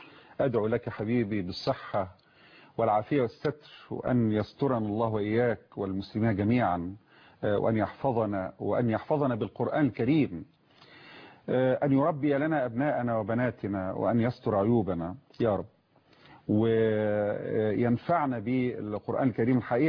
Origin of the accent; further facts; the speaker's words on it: Egypt; كلمة عندنا كمصريين بنقولها دايما ربنا يسهل،